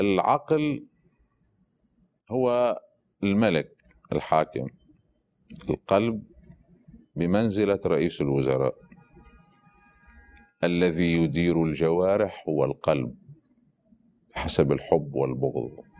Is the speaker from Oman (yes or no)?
no; Lebanon; مثلا عندنا في لبنان